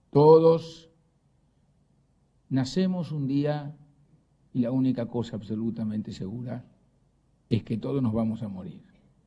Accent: Uruguay; lo que somos todos los uruguayos

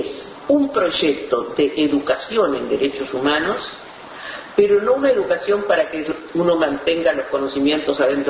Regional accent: Uruguay; eso lo tenemos aquí en la sangre como uruguayos

